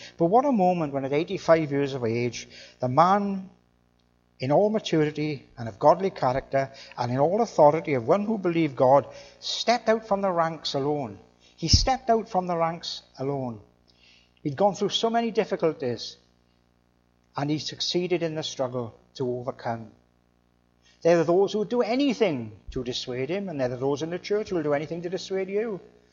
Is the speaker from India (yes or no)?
no; Wales, United Kingdom; I'm a Welsh Calvinistic, that's my background, Calvinistic Welshman, Presbyterian Church in Wales, that's the background I come from.